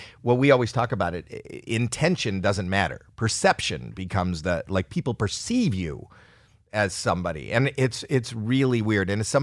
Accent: Canada; I'm Canadian and I'm with JFL.

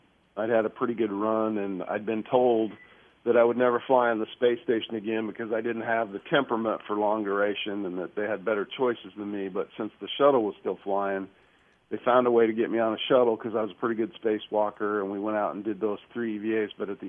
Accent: Nebraska, United States; You know, I was born and raised in Nebraska, and so I speak the truth.

